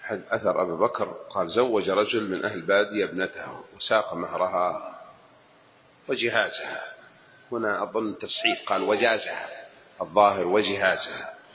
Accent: Jeddah, Makkah Province, Saudi Arabia; حصلت عندنا في جدة هنا في حجاز سعوديون يسمونها ملكة

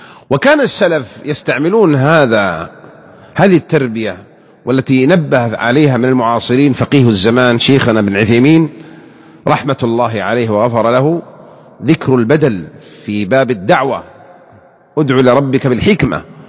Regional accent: Mecca, Makkah Province, Saudi Arabia; وأنا ترى حضرت أعراس مثل هذه قديما وأنا صغير في مكة في عمر الثامنة والتاسعة لا أذكر

